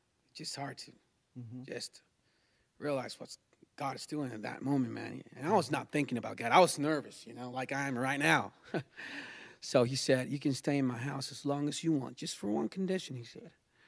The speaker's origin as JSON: {"language": "English", "country": "Chile", "said": "So I talked with the pastor, and I said, I'm from Chile. I just came here, and I need a place to stay until the 24th, you know."}